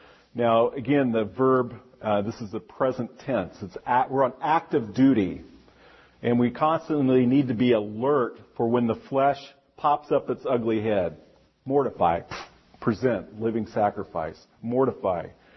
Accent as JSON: {"language": "English", "region": "Wisconsin", "country": "United States", "said": "If I see a snake, you know what I do? I shoot it. I'm from Wisconsin."}